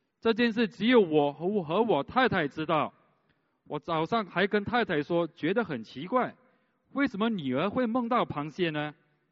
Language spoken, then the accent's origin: Chinese; Malaysia; 我是来自马来西亚的